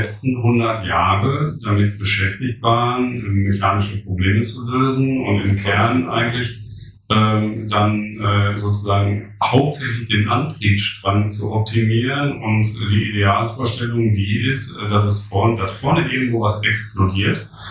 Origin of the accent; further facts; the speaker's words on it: Germany; diese Effizienzseite von Digitalisierung, das ist, glaube ich, was wir als Deutsche vor allem immer vor Augen haben, denn das machen wir eigentlich schon relativ lange.